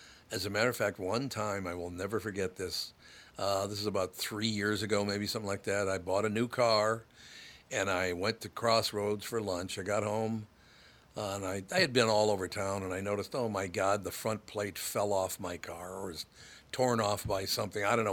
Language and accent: English; Minneapolis, Minnesota, United States; I have such great memories, some fond memories of growing up in North Minneapolis.